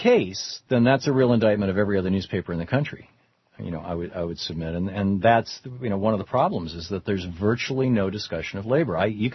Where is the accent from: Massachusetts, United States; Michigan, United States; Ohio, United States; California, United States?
Michigan, United States; I'm old enough to remember growing up in Michigan where we had the two statewide newspapers, the Detroit News and the Detroit Free Press.